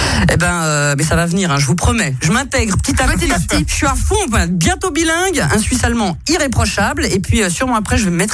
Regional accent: Paris, Île-de-France, France; Même si je viens de Paris, de la banlieue, et puis que ça craint et tout

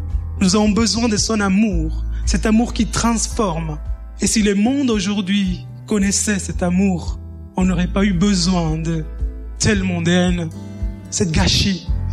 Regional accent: Panama; Je suis originaire du Panama et lorsque j'étais adolescent, il y a eu vraiment de la haine et de l'amertume à l'égard de mon père.

